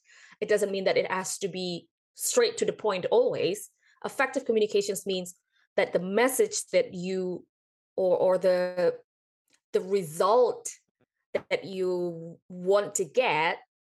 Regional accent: Indonesia; I'm from Indonesia. So people in Asia, it's known that for someone who's older, we don't even call them by first name, for example.

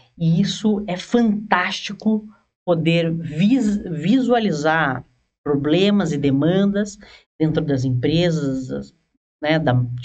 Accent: São Paulo, Brazil; now in Cascavel, Brazil; Porque eu e o Felipe aqui viemos de São Paulo, né?

